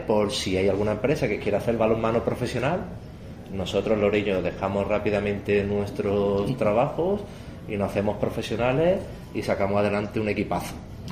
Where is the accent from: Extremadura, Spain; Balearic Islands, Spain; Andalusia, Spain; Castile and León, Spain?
Andalusia, Spain; Antequera; porque es el balonmano de mi tierra, donde yo empecé a jugar